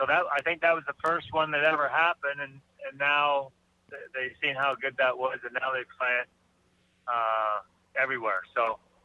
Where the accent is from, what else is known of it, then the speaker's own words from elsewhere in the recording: Canada; You know, growing up in Canada, playing outdoors my whole life